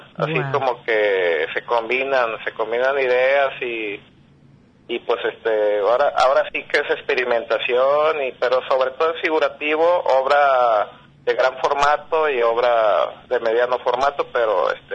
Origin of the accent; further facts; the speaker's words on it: Autlán, Jalisco, Mexico; also born or lived in Guadalajara; Originario de Guadalajara, pues aquí nací, pero me crié varios años allá en Autlán.